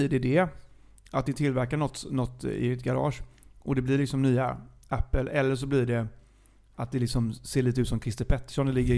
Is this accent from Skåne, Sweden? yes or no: no; Gothenburg, Västra Götaland County, Sweden; för i och med att jag är från GBG.